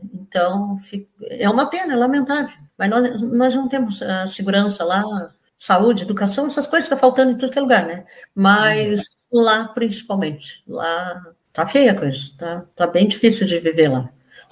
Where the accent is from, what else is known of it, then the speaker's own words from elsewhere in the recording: Rio Grande do Sul, Brazil; eu nasci, me criei, agora tô morando lá, novamente, né, porque eu saí um tempo de lá, mas é no Rio Grande do Sul, e é uma cidade boa. Uma cidade grande, uma cidade portuária